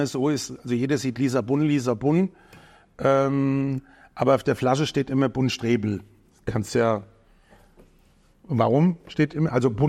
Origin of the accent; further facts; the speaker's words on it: Rhineland-Palatinate, Germany; Und jetzt sind wir endlich mal in meine alten Heimat Rheinhessen